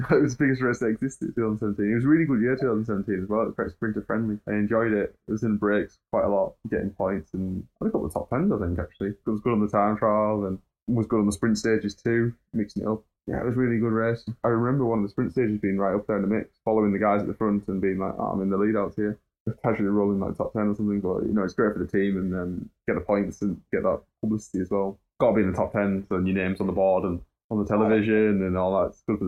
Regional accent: England, United Kingdom; Especially being the breakaways, you fought all day on the road, especially being English as well.

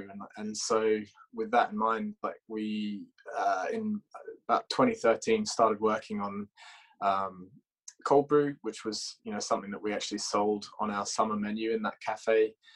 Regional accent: Toowoomba, Queensland, Australia; moved away as an adult; now in United Kingdom; moved over to the UK just over 10 years ago, probably just a few weeks ago. I'm originally from a fairly small town in Queensland in Australia called Toowoomba. Moved over here when I was 18

